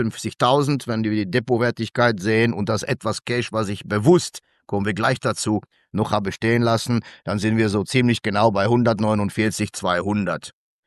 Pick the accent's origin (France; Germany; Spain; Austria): Germany; now in Switzerland; ich bin Deutscher, das wissen Sie.